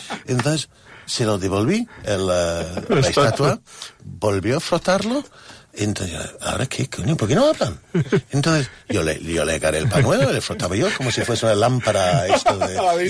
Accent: United Kingdom; del barrio de donde soy yo, Santi, que eran mucha gente de la fábrica, de las minas, los nietos de la revolución industrial del Reino Unido

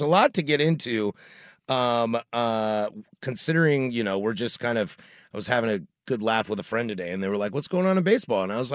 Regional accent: Washington, United States; And that's why I'm glad I come from Washington and not Montana, because we had a great time.

